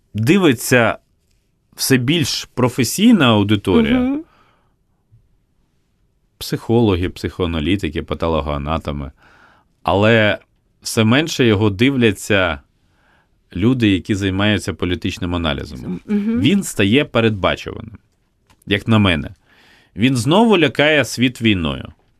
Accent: Kyiv, Ukraine; Ну, ми як кияни в цьому сенсі маємо тішитись тим, що зупинилася частина метрополітену

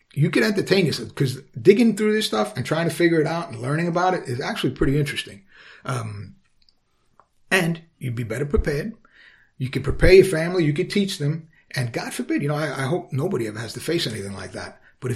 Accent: Queens, New York, United States; I grew up in Queens and the culture there is very much nobody had a gun.

